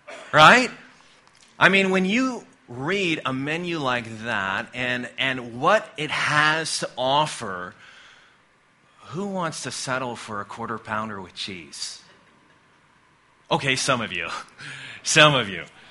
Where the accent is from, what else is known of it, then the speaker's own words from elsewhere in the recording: Midwest, United States; growing up in the Midwest, I would have thought that was kind of scary